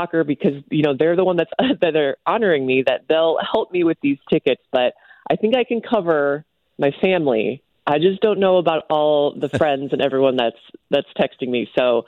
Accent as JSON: {"language": "English", "town": "St. Louis", "region": "Missouri", "country": "United States", "tie": "born or raised there", "said": "just personal experience growing up in St. Louis, the access that I had to the sport, you don't see in a lot of cities in the U.S."}